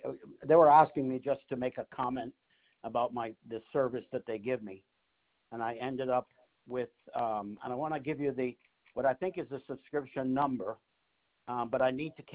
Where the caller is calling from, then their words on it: Michigan, United States; And I'm calling you from Michigan.